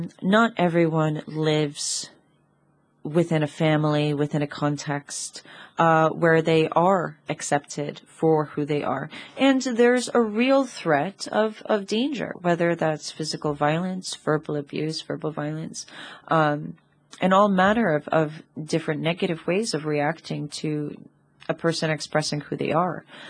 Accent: New York, United States; now in Gozo, Malta; I grew up in New York. I came out in New York. I explored my sexuality, my gender in New York. And when I moved here to Gozo in 2020

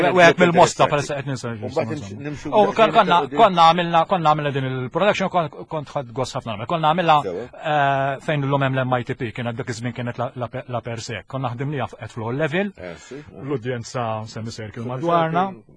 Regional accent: Gozo, Malta; Bekk fl-1977 u peress li jiena minn Għawdex. Kont noqgħod ma' grupp ta' ħaddiema oħra hawnxejn li kienu joqogħdu hawn Malta, jaħdmu Malta. U konna nitilgħu Għawdex fil-weekend

